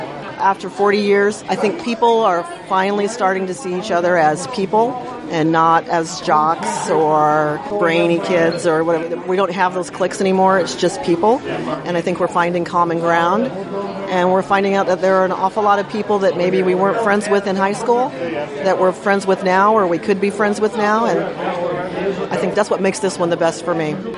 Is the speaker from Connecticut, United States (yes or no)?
no; Kansas City, Missouri, United States; I come from Kansas City. So this has been the best reunion.